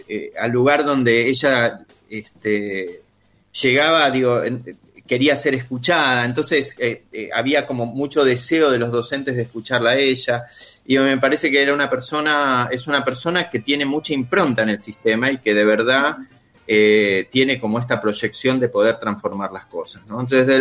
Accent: Argentina; yo la siento como argentino en general

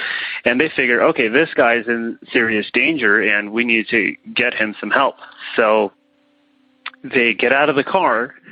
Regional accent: Modesto, California, United States; I'm from Modesto, California

